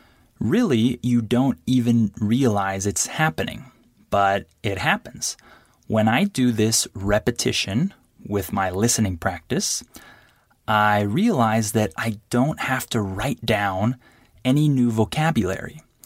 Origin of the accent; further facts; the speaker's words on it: California, United States; first language English; I'm from California, and I love languages.